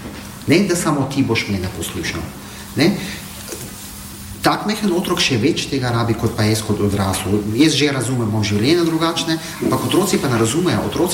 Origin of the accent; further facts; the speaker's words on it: Syria; Slovenian is a second language; now in Slovenia; Ko sem jaz prišel iz Sirije, dejansko, pa sem imel jaz sorodnike tle na Koroškem in brata že tle.